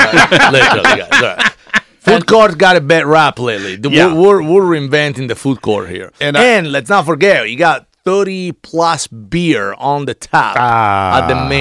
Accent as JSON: {"language": "English", "country": "Italy", "tie": "born or raised there", "said": "I grew up in Italy."}